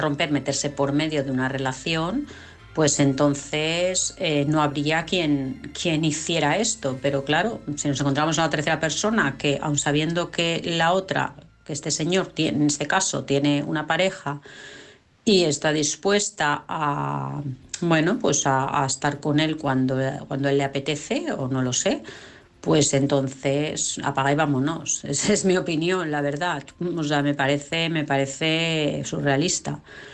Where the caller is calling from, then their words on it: Barcelona, Catalonia, Spain; de Barcelona.